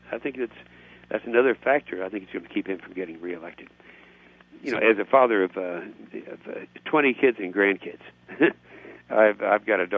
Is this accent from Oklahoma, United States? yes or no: yes; Oklahoma, United States; I'm from Oklahoma. The first hydraulic fracturing was done in my state of Oklahoma in 1949.